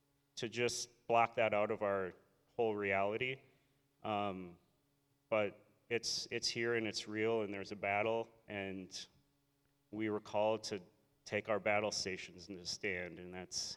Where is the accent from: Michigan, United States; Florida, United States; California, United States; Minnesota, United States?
Minnesota, United States; Medford; we're from Medford, and we were looking for churches around, and we happened to we had looked at Owatonna for a couple years and didn't really find anything that stuck with us. And so then we were like, let's just set our sights to Faribault, just north of us.